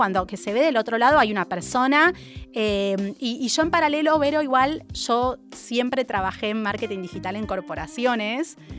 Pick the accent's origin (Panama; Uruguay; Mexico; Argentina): Argentina; Morón, Buenos Aires Province; yo soy de Morón.